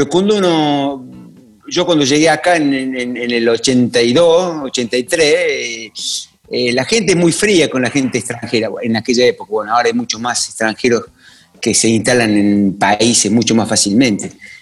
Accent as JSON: {"language": "Spanish", "country": "Argentina", "said": "qué sé yo, soy argentino, o sea, por el resto"}